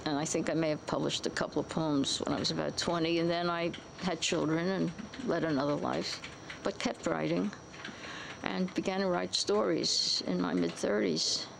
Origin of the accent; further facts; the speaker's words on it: Bronx, New York, United States; Well, I'm from the Bronx originally, and my parents came over here in 1905 from Russia, from a town called Yuzovka.